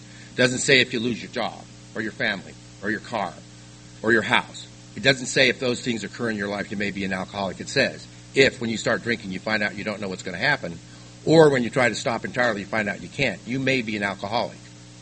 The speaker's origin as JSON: {"language": "English", "region": "Utah", "country": "United States", "tie": "born or raised there", "said": "northern Utah, so you could drive to Idaho because Idaho, we could go to Idaho and buy liquor. In my hometown, they had a state-run liquor store."}